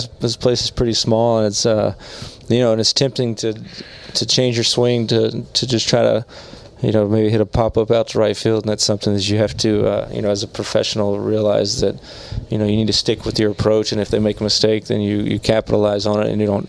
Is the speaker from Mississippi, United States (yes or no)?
yes; Mississippi, United States; I grew up in the South, Mississippi, and grew up in a Christian home, and knew of the Bible and church and God and Jesus from a young age.